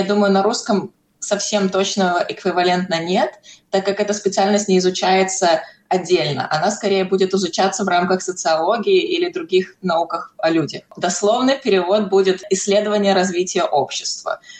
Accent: Belarus; изначально я выросла в Беларуси, и мне очень повезло путешествовать, включая такие страны, как Южная Африка, потом Австралия и много стран в Европе.

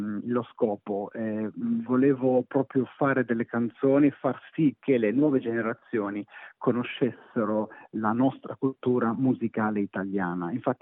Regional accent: Abruzzo, Italy; now in Milan, Italy; io sono abruzzese, ma la mia casa è a Milano.

